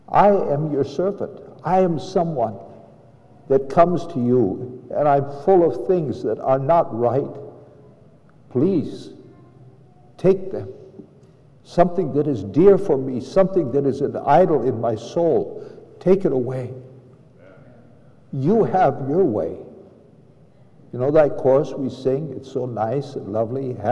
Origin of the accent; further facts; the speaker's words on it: United States; I said, "I came from Singapore. I'm an American." "So why did you come?" I said, "I've lived here many years. You can tell I'm speaking your language."